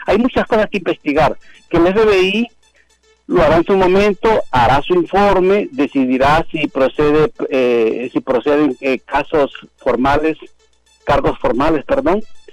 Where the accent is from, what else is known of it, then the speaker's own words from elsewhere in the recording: Honduras; Yo como hondureño quisiera y deseara que la Fiscalía General de Honduras nos diera un informe pronto a los hondureños